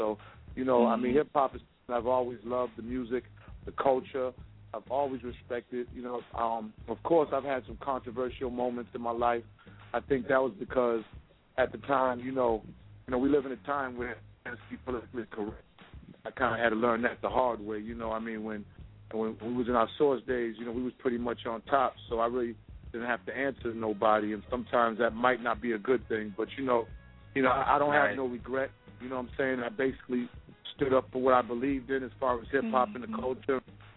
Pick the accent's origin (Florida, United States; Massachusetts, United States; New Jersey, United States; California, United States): Massachusetts, United States; Boston; You know, I'm from Boston. I'm from Roxbury, Mattapan, Dorchester. That's the hood in Boston.